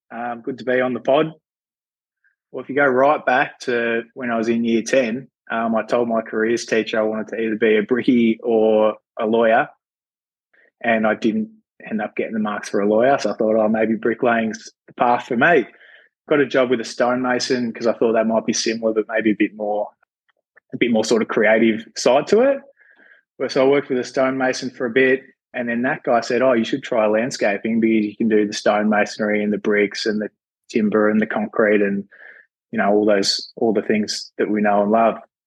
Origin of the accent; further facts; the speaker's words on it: Lilydale, Victoria, Australia; I grew up in Lilydale and in the Dandenongs, east of Melbourne.